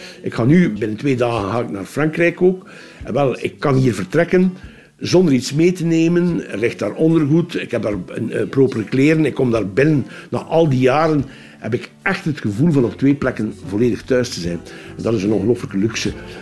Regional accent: Adinkerke, West Flanders, Belgium; born there; Ik ben dus geboren in Adinkerke. Had ik dus eigenlijk 1 kilometer meer naar het zuiden geboren geweest, was ik Fransman geweest.

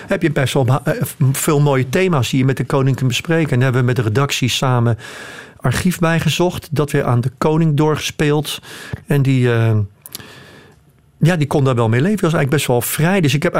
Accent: Rotterdam, South Holland, Netherlands; born there; Ik ben ook geboren in Rotterdam.

